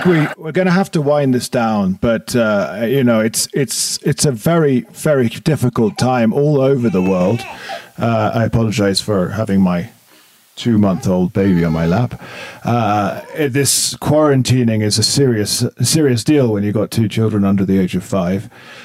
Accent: England, United Kingdom; I'm English. We're cold, of course.

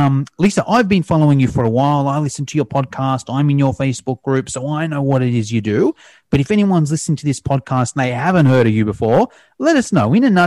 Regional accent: Australia; I've got to call myself a Greek Australian just by the name. Never lived in Greece, never born in Greece, but you know, with a surname like mine, I've got to say I'm Greek Australian, but I'm pretty much Australian.

